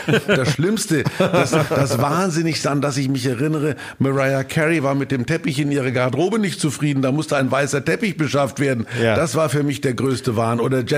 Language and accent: German; Kulmbach, Bavaria, Germany; ich komme aus der Weltstadt Kulmbach.